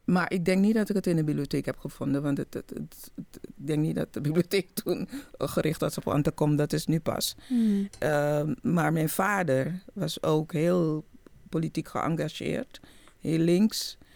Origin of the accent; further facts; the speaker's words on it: Suriname; now in Netherlands; Want ik ben in Suriname opgegroeid in de jaren 60.